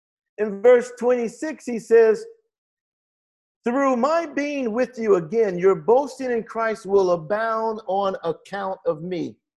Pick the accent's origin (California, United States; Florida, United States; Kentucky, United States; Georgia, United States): Florida, United States; Miami; I said, I want to serve God in my hometown, right here in Miami.